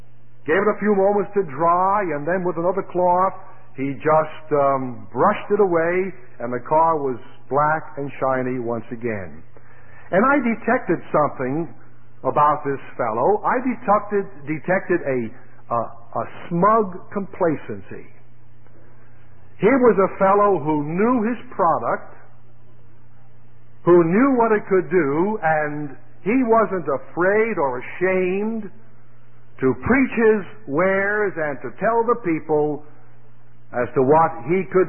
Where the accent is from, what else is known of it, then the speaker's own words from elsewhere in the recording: Jersey City, New Jersey, United States; I come from Jersey City, New Jersey